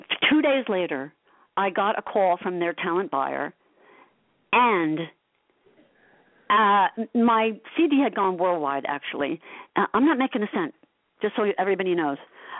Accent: Asbury Park, New Jersey, United States; I grew up in Asbury Park. You know that? I love everything about Asbury Park.

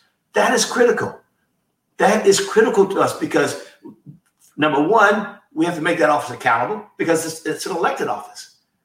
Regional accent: Harlem, New York, United States; And I was born and raised in Harlem in 1948 in Harlem Hospital.

